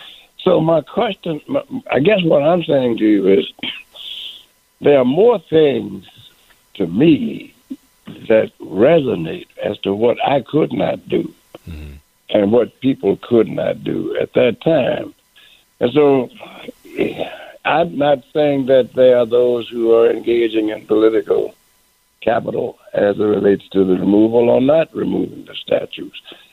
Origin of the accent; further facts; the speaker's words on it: Richmond, Virginia, United States; When I was growing up in Richmond, I would go to church at 14th and Broad Streets. That was First African Baptist Church.